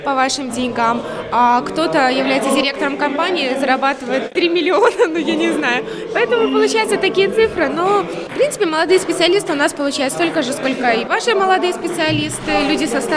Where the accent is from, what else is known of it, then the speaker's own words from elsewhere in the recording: Minsk Region, Belarus; Мы из Минска. Я из Минского района, в принципе, не так далеко